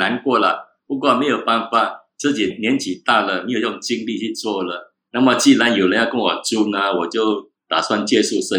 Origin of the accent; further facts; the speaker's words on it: Changi, East Region, Singapore; 那么我自己本身是道道地地的樟宜土生土长，而且土老的这个居民了。